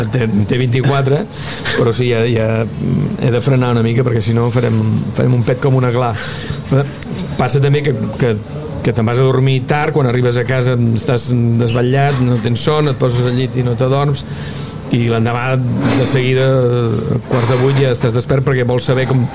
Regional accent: Vila-seca, Catalonia, Spain; Vilaseca, que és el meu poble, i no he superat el càsting.

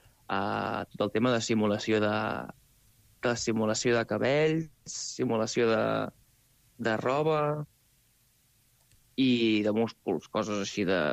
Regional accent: Vic, Catalonia, Spain; jo tinc un amic a Vic que es diu Gerard, també, justament d'on sóc jo

